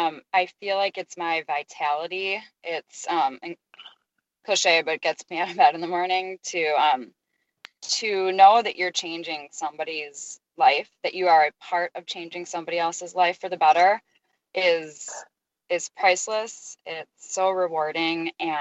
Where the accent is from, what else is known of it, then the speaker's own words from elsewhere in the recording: Glencoe, Illinois, United States; also born or lived in Highland Park / New York / Los Angeles / Boston; now in San Diego, United States; I'm originally from Glencoe, Illinois. And then we lived in the city for a while, and then we had moved from Highland Park to San Diego last September. But I've also lived in New York. I've lived in LA. I've lived in Boston and London.